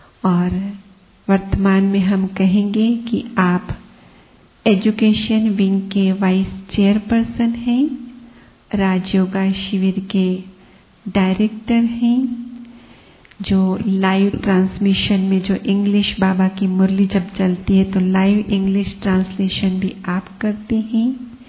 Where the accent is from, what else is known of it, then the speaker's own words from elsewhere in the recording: Nagpur, Maharashtra, India; हम नागपुर से बिलोंग करते हैं, तो नागपुर में रहे कुछ समय सेवार्थ